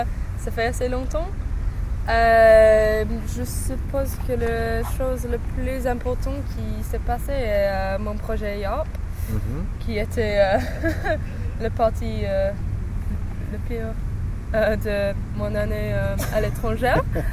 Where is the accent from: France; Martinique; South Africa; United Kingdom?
United Kingdom; England; French is a second language; Et ce week-end, je suis rentrée chez moi en Angleterre pour voir ma famille